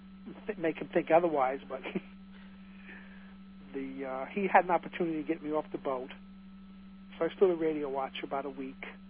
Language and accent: English; New York, United States; I was from New York, so I was a bum.